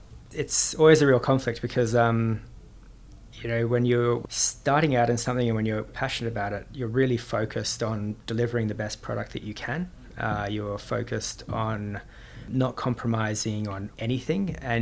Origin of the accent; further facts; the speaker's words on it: Sydney, New South Wales, Australia; It goes back to growing up in Australia and the cafes that we were going to back in Sydney back in the day, so early 2000s.